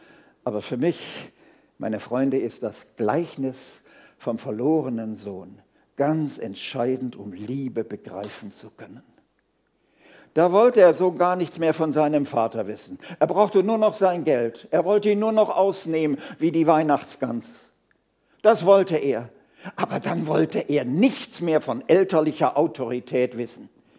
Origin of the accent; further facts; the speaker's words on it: North Rhine-Westphalia, Germany; Ihr merkt schon, ich bin nicht in Mittelfranken zu Hause. Meine Sprache verrät mich, sondern ich komme aus dem Ruhrgebiet.